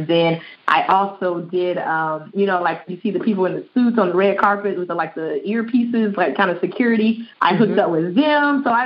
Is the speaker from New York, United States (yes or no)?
no; Detroit, Michigan, United States; So I'm from Detroit. I went to college for television and digital media.